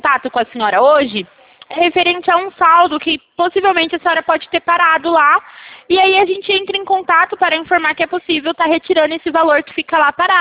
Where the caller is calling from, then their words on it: São Carlos, São Paulo, Brazil; Eu falo aqui da cidade de São Carlos